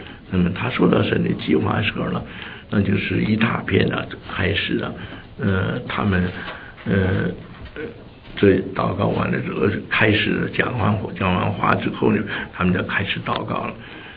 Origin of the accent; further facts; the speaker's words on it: China; 我们中国人就挑来挑去的